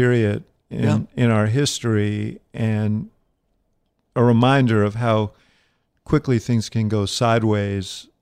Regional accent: New York City, New York, United States; You know, I grew up here in New York City, and it was just after the McCarthy era

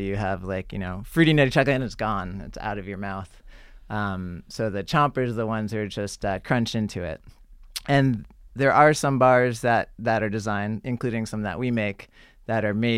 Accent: Manhattan, New York, United States; I grew up in Manhattan. That tells you a lot, right?

